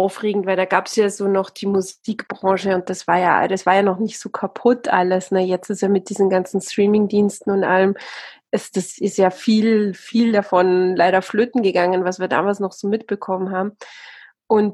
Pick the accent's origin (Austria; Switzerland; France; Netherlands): Austria; also born or lived in South Africa; now in Bavaria, Germany; eigentlich bin ich Österreicherin, also meine Eltern sind beide Österreicher und dann haben sich die irgendwann mal getrennt und dann bin ich in Österreich aufgewachsen.